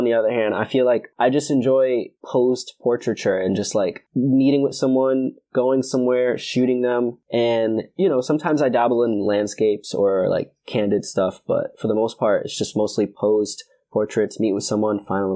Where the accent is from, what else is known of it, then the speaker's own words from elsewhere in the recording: Brooklyn, New York, United States; now in Connecticut, United States; So mostly since I live in Connecticut, I'm from Brooklyn